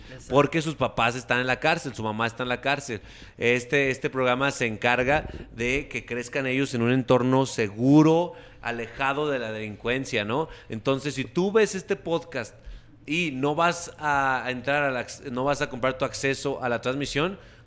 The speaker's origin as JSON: {"language": "Spanish", "country": "Puerto Rico", "tie": "born or raised there", "said": "yo prefiero el perreo, que yo sí crecí con el perreo en Puerto Rico."}